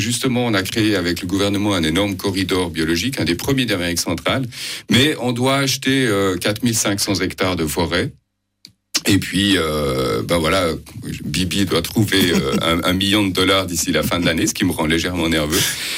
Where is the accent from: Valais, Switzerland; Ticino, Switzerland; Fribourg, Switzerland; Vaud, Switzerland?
Vaud, Switzerland; C'est pour ça que nous sommes en Suisse et que je suis vaudois, puisqu'il est venu au WWF à Morges.